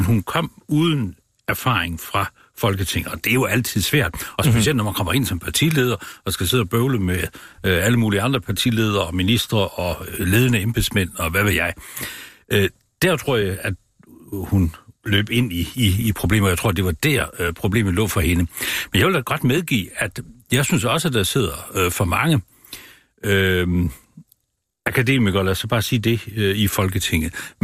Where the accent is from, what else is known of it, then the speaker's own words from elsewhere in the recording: Vejle, Region of Southern Denmark, Denmark; Der var det, jeg var fra Vejle. Ja. Jeg var født i Vejle, og jeg havde siddet i kommunalbestyrelsen i Vejle i en enkelt periode, og var en kendt Vejledreng.